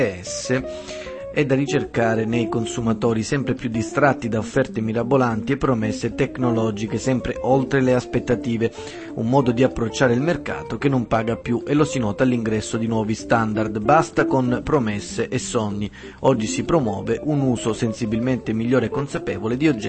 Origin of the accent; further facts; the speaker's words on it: Bergamo, Lombardy, Italy; da liberale, e da bergamasco significa lavorare di più